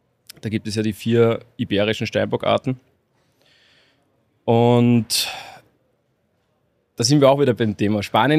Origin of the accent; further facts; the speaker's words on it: Austria; Wir sind ja Österreicher, also wir gehen auch zu Hause am Berg jagen.